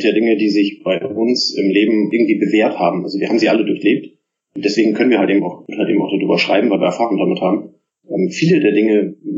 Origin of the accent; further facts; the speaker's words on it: Schleswig-Holstein, Germany; born there; now in Düsseldorf, Germany; Ich komme aus der Nähe von Düsseldorf, bin gebürtig aus dem Norden, aus der Nähe von Kiel bzw. Hamburg. Bin 36 Jahre alt, dreifacher Familienvater